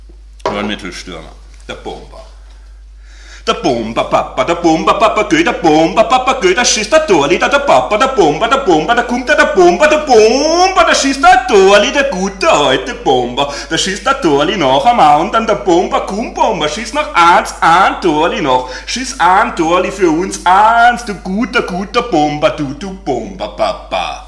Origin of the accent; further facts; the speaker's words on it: Germany; Also ich kann es natürlich auch nicht, ich bin ja auch Deutscher.